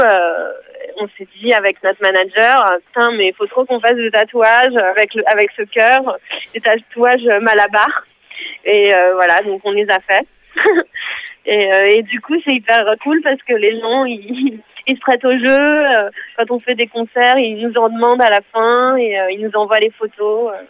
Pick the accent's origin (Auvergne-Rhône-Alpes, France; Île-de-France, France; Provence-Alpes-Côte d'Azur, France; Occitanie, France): Île-de-France, France; Paris; Alors en fait, moi je viens de Paris